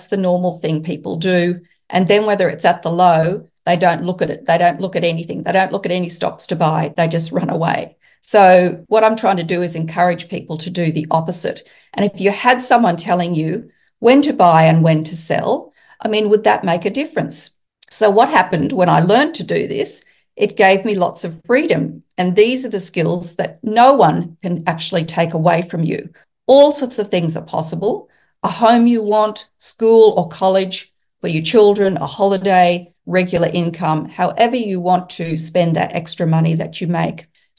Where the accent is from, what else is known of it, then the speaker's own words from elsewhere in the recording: Toowoomba, Queensland, Australia; I grew up in Toowoomba, Queensland, Australia. Toowoomba is Queensland's largest inland city. It's about roughly a two-hour drive from the golden beaches of the state. It holds country charm and is known as the Garden City, with many, many parks and gardens.